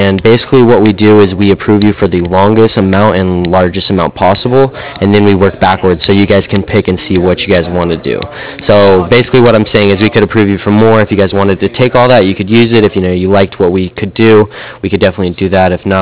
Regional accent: Midway, Utah, United States; now in Boise, United States; I'm actually, I grew up right down in Midway, right up through the canyon out there in Provo, so.

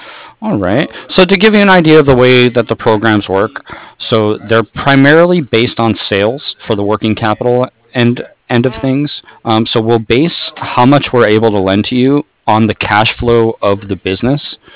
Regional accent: San Francisco, California, United States; now in San Diego, United States; Well, I'm actually from San Francisco. I'm in San Diego right now, though.

